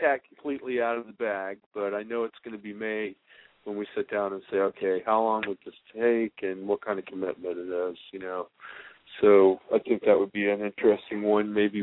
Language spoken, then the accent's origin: English; Florida, United States; I was born and raised in Florida, so I get it, you know.